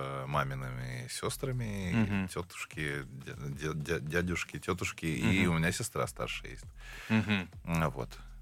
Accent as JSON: {"language": "Russian", "town": "Elista", "region": "Kalmykia", "country": "Russia", "tie": "born there", "said": "Я родился в Калмыкии, в городе Элиста, да. Это даже под Элистой был такой поселок Солнечный, и вот там, собственно, и родился."}